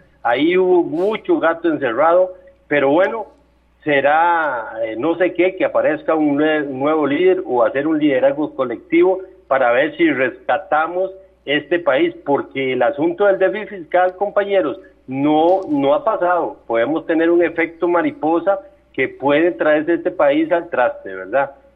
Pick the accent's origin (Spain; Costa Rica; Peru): Costa Rica; tenemos que verdaderamente sentarnos como costarricenses y superar todas las diferencias